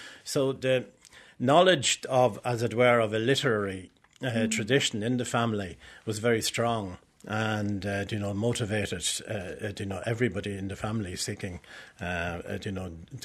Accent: Dundalk, Leinster, Ireland; I grew up in Dundalk, County Louth. My father owned a small business in sort of selling fuel. So we weren't well off in any kind of way at all, but it was a very secure childhood.

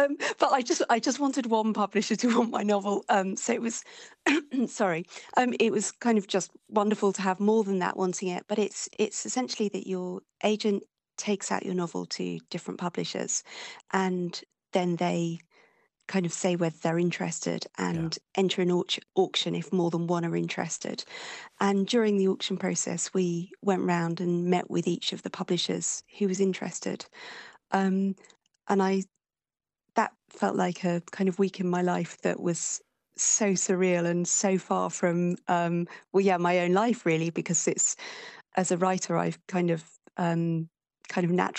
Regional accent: England, United Kingdom; also born or lived in Australia; I'm from England, although when I was six, I moved to Australia for a couple of years because of my father's work. But I have spent the rest of my life in England, and I live just outside London with my husband and have two grown-up children.

